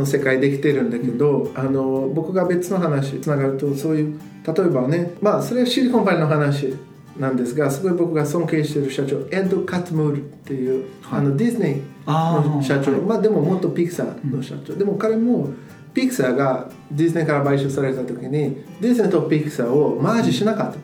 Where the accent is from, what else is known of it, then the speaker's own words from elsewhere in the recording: Brazil; Japanese is a second language; 僕もブラジル人としてね